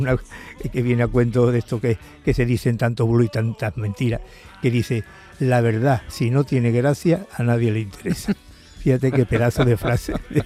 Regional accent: Seville, Andalusia, Spain; Yo soy mariano porque soy de Sevilla

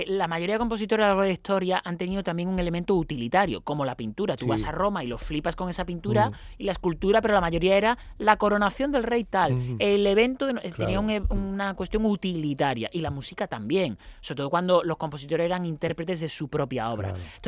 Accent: Seville, Andalusia, Spain; soy sevillano.

